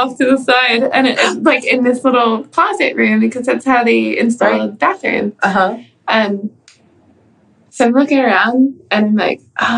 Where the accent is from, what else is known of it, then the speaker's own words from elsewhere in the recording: United States; I'm like, I'm American. I don't know what I'm doing.